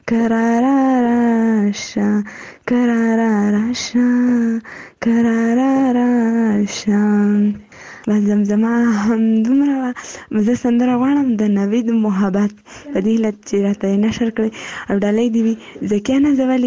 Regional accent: Afghanistan

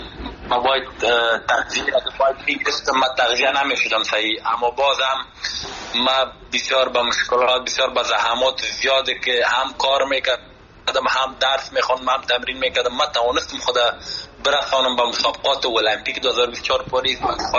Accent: Afghanistan; یک جوان افغان که از افغانستان آمدم مده ایجا به خاطر مسابق

